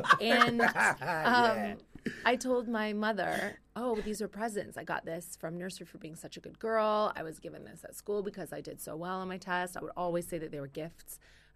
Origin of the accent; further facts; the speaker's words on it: Sarnia, Ontario, Canada; because I'm from Sarnia, which is very close to Detroit.